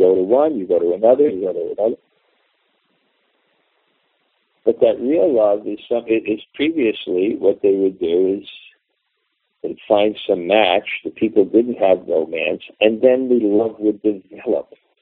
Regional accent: New York City, New York, United States; When I grew up in New York City, in Brooklyn, And, you know, we would play, so many people, you know, Brooklyn is crowded, but we play on the streets.

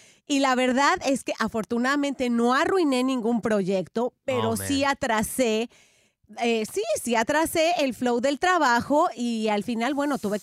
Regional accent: El Salvador; Soy de El Salvador y sí, confieso

